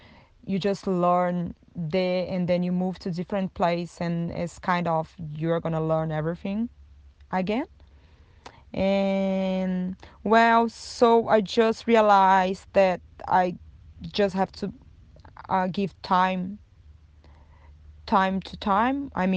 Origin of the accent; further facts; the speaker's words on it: Brazil; English is a second language; moved away as an adult; also born or lived in Brisbane / Tasmania; now in Australia; I'm from Brazil. I moved to Australia in 2016. My first place was Brisbane. I lived there for almost 2 years and then I moved to Tasmania. That was in 2019.